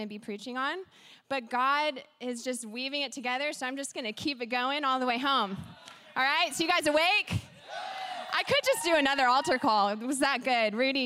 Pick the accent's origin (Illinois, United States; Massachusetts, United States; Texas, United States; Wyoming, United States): Texas, United States; I grew up in the church, and my husband and I moved here from the South. We're from Texas